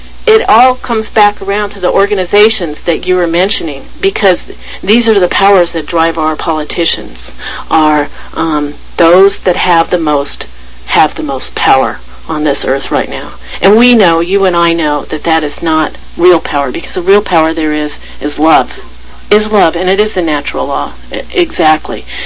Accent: Los Angeles, California, United States; And I grew up privileged in Los Angeles in California. And my father was a corporate man.

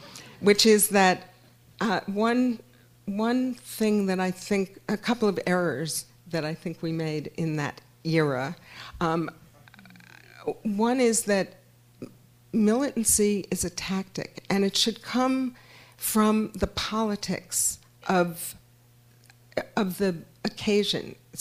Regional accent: United States; we're from the United States, so the situation is different.

